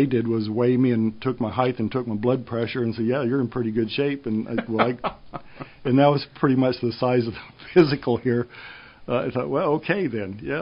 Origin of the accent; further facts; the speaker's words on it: Lincoln, United States; I grew up on McDonald's in Lincoln from about 9th grade on or something.